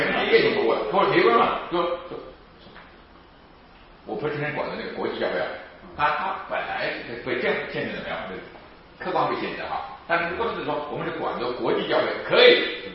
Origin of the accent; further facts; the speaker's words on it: Wenzhou, Zhejiang, China; 就我们温州人才能代理中国的才能做代理的